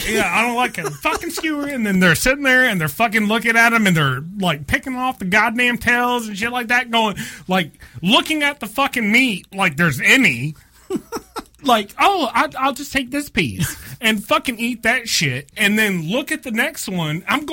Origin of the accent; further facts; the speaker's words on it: the South, United States; I'm from the South, bitch.